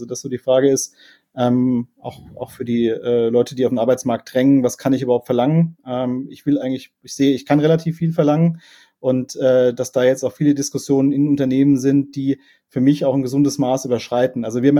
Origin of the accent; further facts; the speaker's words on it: Rhineland-Palatinate, Germany; ich bin Pfälzer